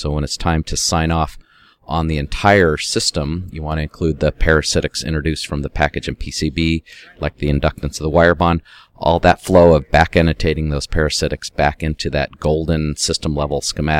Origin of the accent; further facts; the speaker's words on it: Colorado, United States; There's one in Colorado called Arrowhead, and I'm from Colorado, so I get to play it quite a bit.